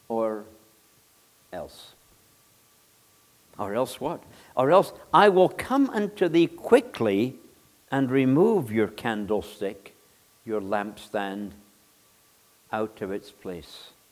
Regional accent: Scotland, United Kingdom; town, a country town, and they very south of Scotland, right close to the border with England, known as the Scottish Borders.

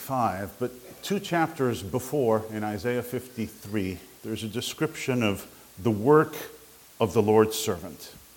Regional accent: Uruguay; now in Chicago, United States; Uruguay is real small, so we don't talk about North and South. I grew up in Uruguay.

